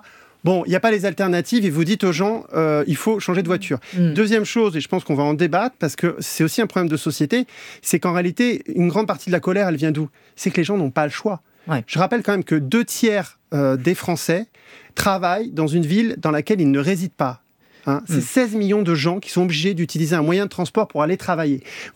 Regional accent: Marseille, Provence-Alpes-Côte d'Azur, France; Moi, je suis Marseillais.

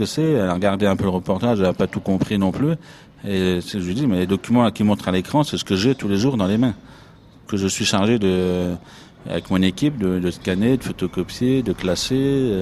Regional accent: France; je suis français

